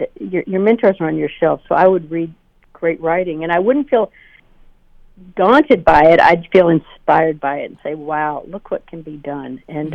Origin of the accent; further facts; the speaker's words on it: Dallas, Texas, United States; I grew up in Dallas, Texas.